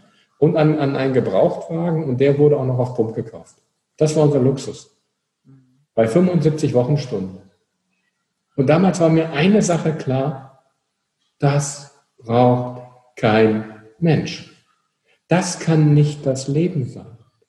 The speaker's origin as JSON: {"language": "German", "region": "North Rhine-Westphalia", "country": "Germany", "said": "Wir kommen aus Nordrhein-Westfalen. Das war ja die Hochburg der Sozialdemokraten damals."}